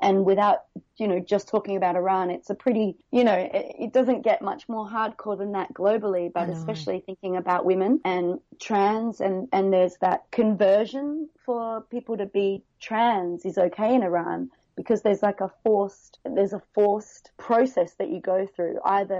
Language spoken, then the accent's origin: English; Adelaide, South Australia, Australia; also born or lived in Hong Kong; I'm a Caucasian. I'm from Adelaide originally, but 14 years in Hong Kong.